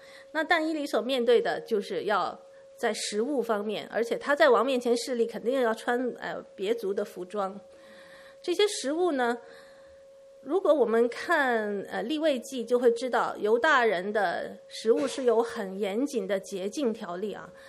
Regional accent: Hong Kong; 我们在下是香港长大的，相信中间也有些弟兄姐妹也是香港长大的

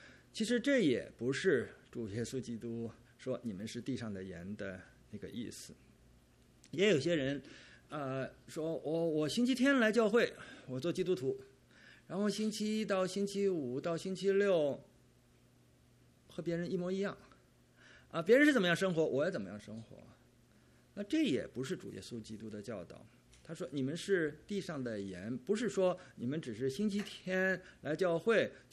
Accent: China; now in Canada; 我们从大陆来的同胞可能都知道

